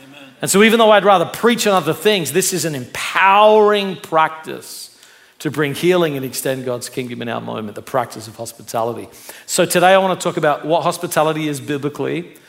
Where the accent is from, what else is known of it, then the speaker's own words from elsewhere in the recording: Australia; Very different than where I grew up in Australia, which I would just call basically violence.